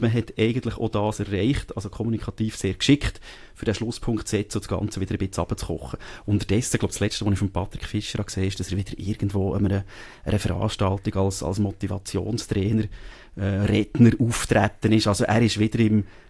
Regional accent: Bern, Switzerland; ich bin nicht Zürcher, ich habe nicht die Animosität als Berner. Aargau ist ein ehemaliges Untertanengebiet, ja, ja. Von dem her habe ich dort einen anderen Bezug als Berner.

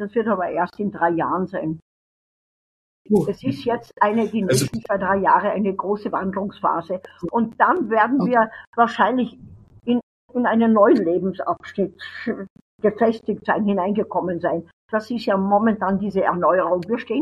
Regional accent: Austria; ich liebe Österreich. Österreich ist meine Heimat.

